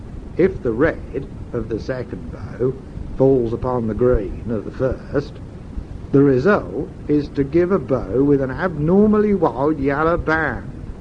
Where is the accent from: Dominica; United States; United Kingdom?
United Kingdom; Rushden, East Midlands; I grew up in Rushden in Northamptonshire in England. It's a small town, about 70 miles northeast of London